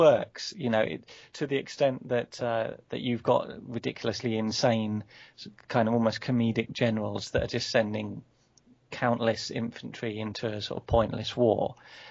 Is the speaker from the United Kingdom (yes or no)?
yes; United Kingdom; because I'm British and I'm very British